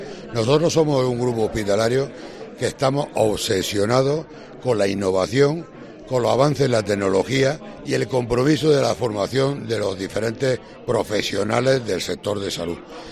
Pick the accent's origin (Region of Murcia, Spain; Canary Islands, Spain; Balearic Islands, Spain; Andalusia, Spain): Andalusia, Spain; Granada; muy orgullosos de estar aquí como granadinos que somos